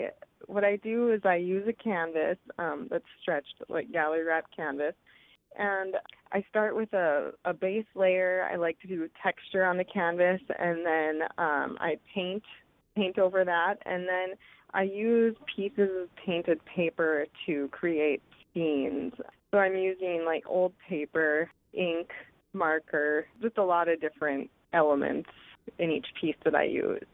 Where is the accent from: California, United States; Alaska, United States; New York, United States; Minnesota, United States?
Minnesota, United States; Stephen; also born or lived in Grand Forks; I was born and raised, born in Grand Forks, but I was raised in Stephen, Minnesota, and I did elementary and high school there